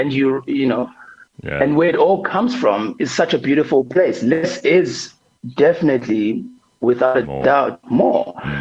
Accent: South Africa; I could feel my skin cracking because I'm from South Africa.

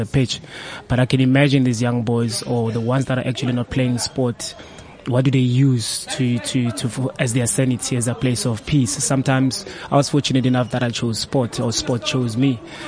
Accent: Soweto, Gauteng, South Africa; We're from Soweto. So for us to come back here and share stories with the boys actually from Soweto, it's an opportunity for us, and we're happy to have it

